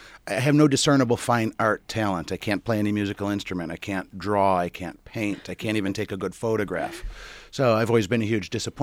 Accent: Rochester, New York, United States; I grew up in Rochester.

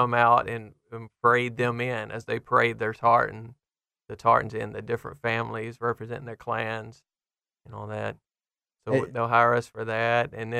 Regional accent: Texas, United States; You know, I'm born and raised in Texas. No Scottish really in me.

